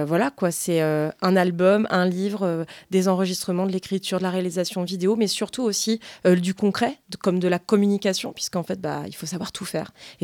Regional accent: Nouvelle-Aquitaine, France; donc je suis du Lot-et-Garonne.

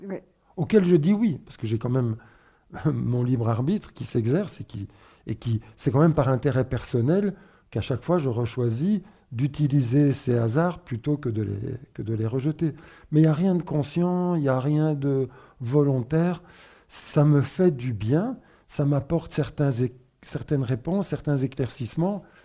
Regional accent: northern Spain, Spain; now in Belgium; je viens en plus d'un milieu très communiste. Je suis espagnol, je viens du nord de l'Espagne. J'ai émigré en Belgique, mais je viens du nord de l'Espagne, de chez les mineurs, très rouges, très anti-franquistes, anti-église aussi.

